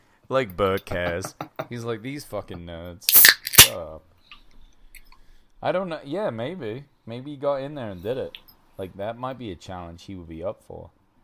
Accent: United Kingdom; As a Brit

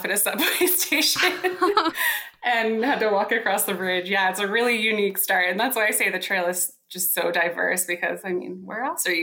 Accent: Virginia, United States; I am from Virginia, and being from Virginia, I have not experienced snow like we have gotten in New York this year.

